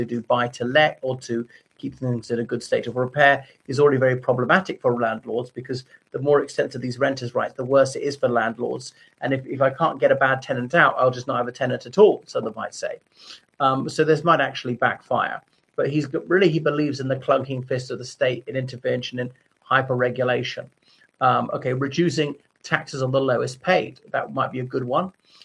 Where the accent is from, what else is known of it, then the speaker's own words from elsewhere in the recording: Ireland; from Ireland.